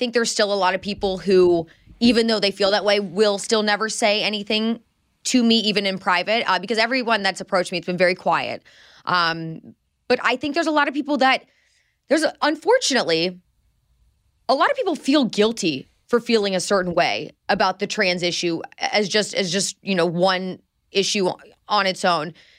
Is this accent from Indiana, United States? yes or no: yes; Indianapolis, Indiana, United States; I had been a local sports anchor in Indianapolis, my hometown, the 2 years prior.